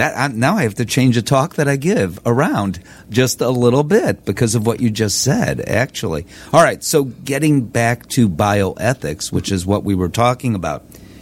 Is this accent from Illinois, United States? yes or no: yes; Chicago, Illinois, United States; You're from Denver. I'm from Chicago.